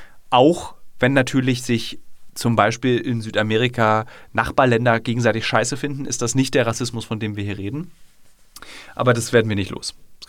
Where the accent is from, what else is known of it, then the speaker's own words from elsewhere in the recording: Berlin, Germany; es gibt so Kindheitserinnerungen an Berlin-Friedrichshain vor dem Mauerfall